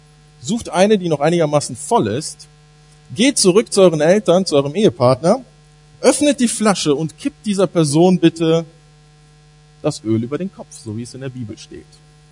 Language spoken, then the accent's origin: German; North Rhine-Westphalia, Germany; now in Cologne, Germany; Ich komme aus Köln, bin dort Pastor in der evangelischen Freikirche. Bin ganz hier in der Nähe aufgewachsen, nämlich in Zwistal-Heimatsheim. Und habe vor 13 Jahren in Rheinbach mein Abitur gemacht.